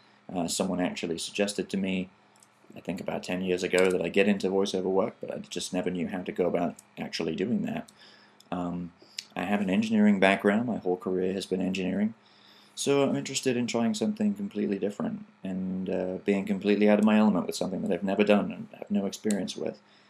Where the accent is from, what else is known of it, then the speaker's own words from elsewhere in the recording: England, United Kingdom; now in United States; I'm English, as you may have guessed. I've been in the United States about 23 years. I actually became a U.S. citizen in 2000 at Monticello.